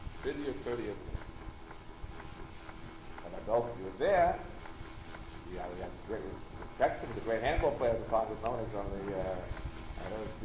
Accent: Brooklyn, New York, United States; I grew up in Brooklyn as a little kid, and we didn't know anything.

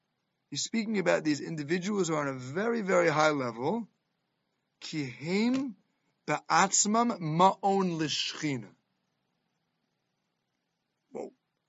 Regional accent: Queens, New York, United States; I grew up in Queens.

